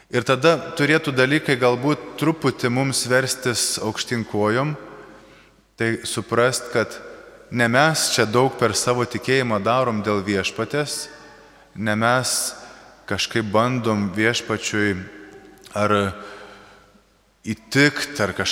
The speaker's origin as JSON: {"language": "Lithuanian", "town": "Šiluva", "region": "Kaunas County", "country": "Lithuania", "said": "Aš pats esu iš Šiluvos"}